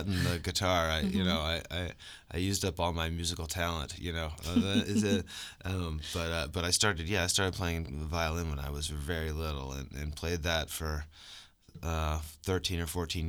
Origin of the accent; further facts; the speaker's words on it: Idaho, United States; I feel like growing up in Idaho, you know, with Idaho is like own way of like its own culture, and it feels very at home. You know, it feels very nice to come back.